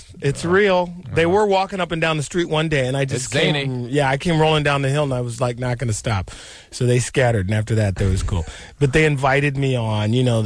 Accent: Detroit, Michigan, United States; I am too. I know I'm from Detroit, but the Pistons are from Pontiac.

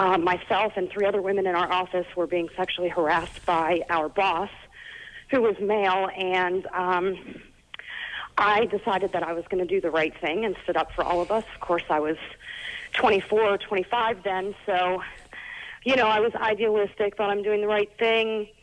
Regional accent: Washington, District of Columbia, United States; I grew up in the Washington, D.C. area, and that's what you do. You know, my parents worked for the government.

